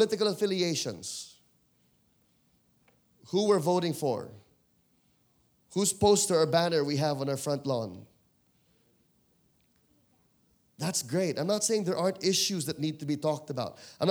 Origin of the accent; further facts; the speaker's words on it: Philippines; I'm from the Philippines, and right now there is great tension in our part of the world.